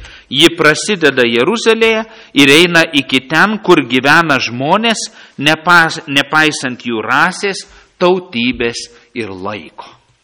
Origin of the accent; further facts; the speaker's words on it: Samogitia, Lithuania; bet ir mes, lietuviai, žemaičiai, irgi galėtumėm skaityti šventąjį raštą gimtąją kalbą